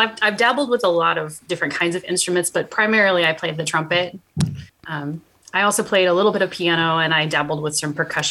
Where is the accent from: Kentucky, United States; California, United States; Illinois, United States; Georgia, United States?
Illinois, United States; now in Indiana, United States; Well, I'm originally not from Indiana. I grew up in central Illinois, so kind of around the Champaign-Urbana area.